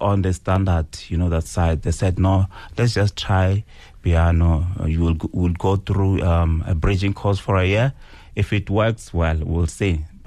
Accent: Malamulele, Limpopo, South Africa; So I grew up from Malamulele, in a village called Shitlelan. Obviously, we moved later on to Malamulele.

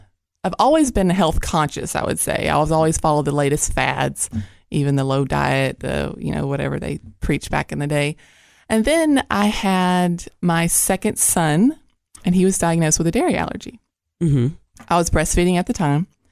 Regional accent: Georgia, United States; now in Cookeville, United States; I'm originally from Georgia.

